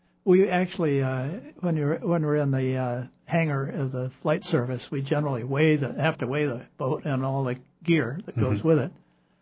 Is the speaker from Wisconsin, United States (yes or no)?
no; Nebraska, United States; I grew up on the Missouri. I canoed the Platte in Nebraska, of all places. That's where I grew up.